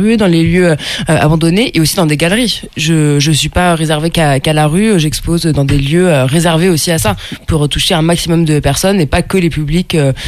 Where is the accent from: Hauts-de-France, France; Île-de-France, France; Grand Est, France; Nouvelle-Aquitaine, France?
Nouvelle-Aquitaine, France; Limoges; vu que je suis natif de Limoges, je connais assez bien les lieux